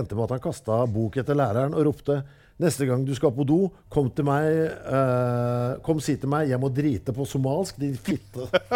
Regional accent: Oslo, Norway; jeg vokste opp på Oslo selv, og det var mye sleng liksom.

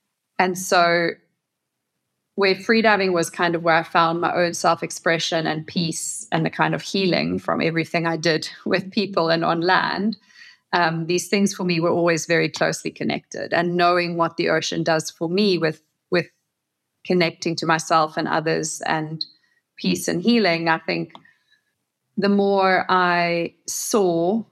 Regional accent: South Africa; growing up in South Africa, with the kind of parents I did and the childhood I did

